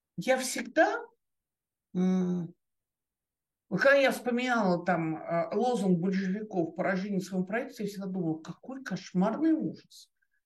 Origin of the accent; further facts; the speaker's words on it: Moscow, Russia; Я выросла в России, Москва мой дом.